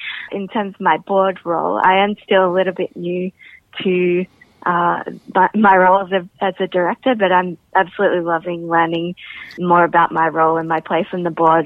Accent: Nambucca Heads, New South Wales, Australia; also born or lived in Newcastle; I am originally from Nambucca Heads, which is a really small town near Coffs Harbour. And I grew up there until I was about 15 and then moved to Newcastle and finished my high school in Newcastle.

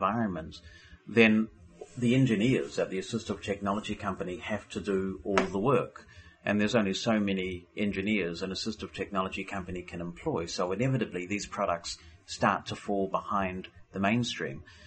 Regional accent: New Zealand; But also growing up in New Zealand

